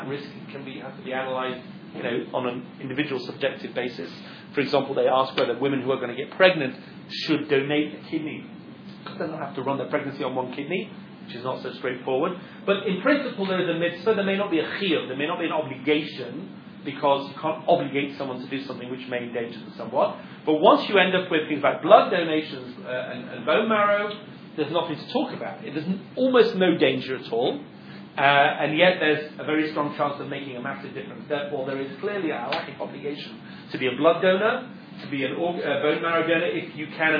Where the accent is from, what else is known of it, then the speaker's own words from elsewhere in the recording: England, United Kingdom; because I'm English, and I was living in England in the 1980s